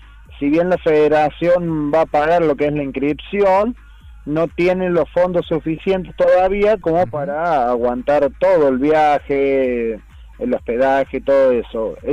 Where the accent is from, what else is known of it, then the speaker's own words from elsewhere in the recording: Ucacha, Córdoba, Argentina; No, de Argentina somos un equipo de 6 personas los que vamos a participar. Soy el único de la provincia de Córdoba.